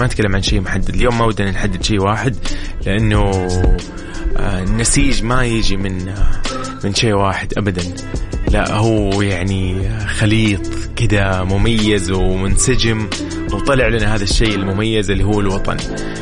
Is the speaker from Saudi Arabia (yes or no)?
yes; Saudi Arabia; بالنسبة لنا نحن كسعوديين، أكيد يوم استثنائي صراحة